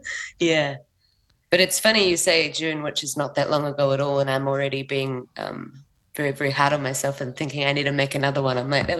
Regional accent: Victoria, Australia; now in Auckland, New Zealand; I'm from Gippsland, Australia, currently living in Tamaki Makaurau, Auckland.

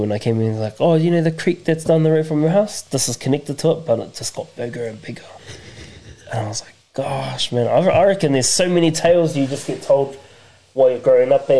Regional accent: Rotorua, Bay of Plenty, New Zealand; And I'm from Rotorua.

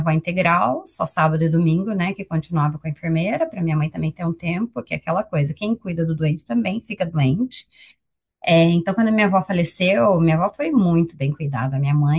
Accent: São Paulo, Brazil; Eu falo, vim lá do interior de São Paulo, parece que nunca sonhei tão alto.

